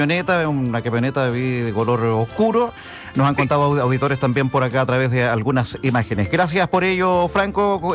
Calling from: Cunco, Araucanía, Chile; soy de Cunco, novena región. Siempre los escucho.

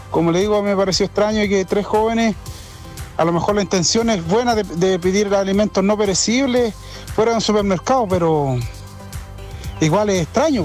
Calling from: Vilcún, Araucanía, Chile; acá de Vilcún.

